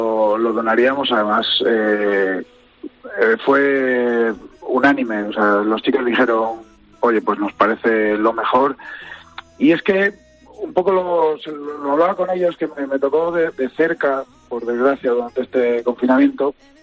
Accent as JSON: {"language": "Spanish", "town": "Jaraíz de la Vera", "region": "Extremadura", "country": "Spain", "lives_now": "Valladolid, Spain", "said": "Yo siempre digo que soy vallisoletano de adopción y jaraiceño de corazón. Eso no me lo quita nadie. El olor a pimentón, ese le voy a tener hasta el día que desaparezca."}